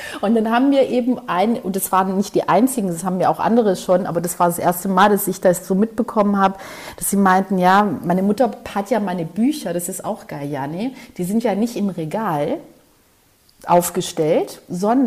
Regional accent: Western Macedonia, Greece; kleines Bergdörfchen, also im Norden von Griechenland, bei Gosani. So ein kleines Bergdorf und ja.

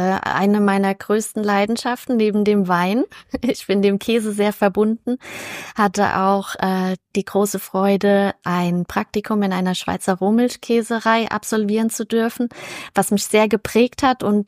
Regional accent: Bechtheim, Rhineland-Palatinate, Germany; Ja, genau. Ich sag immer, ich bin in Gummistiefeln mit der Flasche groß geworden

